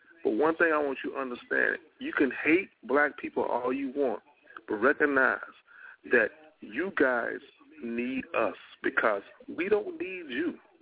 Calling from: Humble, Texas, United States; I'm calling from Humble, Texas.

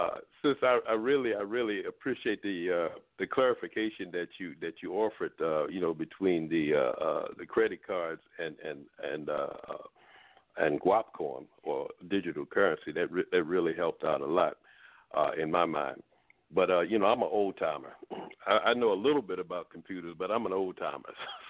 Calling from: Baltimore, Maryland, United States; I'm calling from Baltimore, Maryland.

